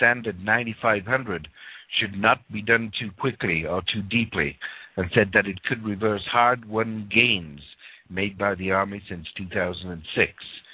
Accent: England, United Kingdom; Now, growing up in England, I knew this next person much better than the North American audience did.

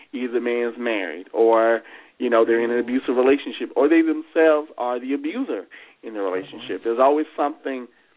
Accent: Alabama, United States; I'm originally from the Deep South. I'm a Southern boy. I'm originally from Alabama, but I now live in the Midwest.

